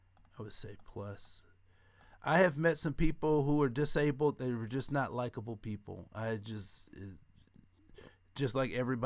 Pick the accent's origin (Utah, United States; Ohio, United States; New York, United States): Ohio, United States; I grew up in Ohio, and there wasn't a whole lot of conversations.